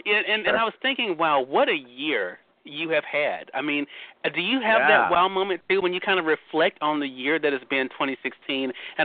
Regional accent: Mississippi, United States; Those joining us on the radio dial in my home state of Mississippi at WYAD 94.1 FM, we're glad that you all could tune in.

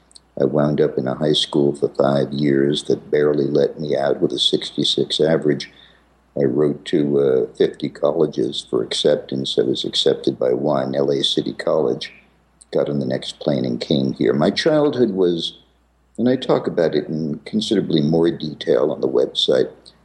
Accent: Manhattan, New York, United States; I was born in the Bronx and raised in Manhattan in an area called Washington Heights.

